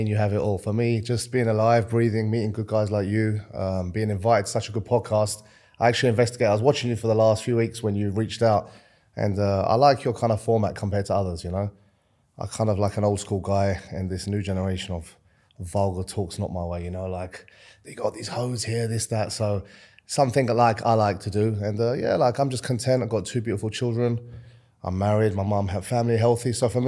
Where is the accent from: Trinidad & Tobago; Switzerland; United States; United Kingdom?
United Kingdom; Canvey Island, East of England; also born or lived in London; I was born in London, but I actually was raised in Essex, a place called Canvey Island.